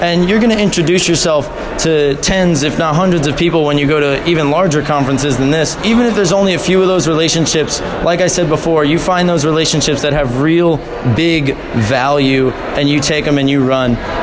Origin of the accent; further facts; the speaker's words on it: Long Island, New York, United States; I'm from Long Island, New York. I currently attend Ithaca College, and I will be graduating this year